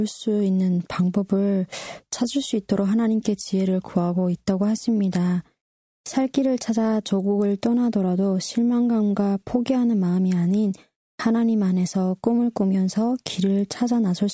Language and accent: Korean; North Korea; 북조선 나의 고향에 있는 하나님의 사람들, 여러분들과 함께 나누고 함께 기도할 수 있음에 세상 감사하는 마음이 듭니다.